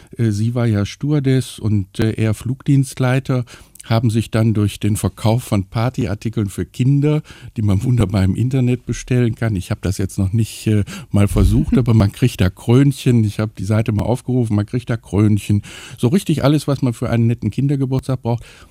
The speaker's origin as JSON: {"language": "German", "country": "Germany", "said": "Und wir als Deutsche, denke ich, gucken auch immer so ein bisschen neidisch auf die Insel"}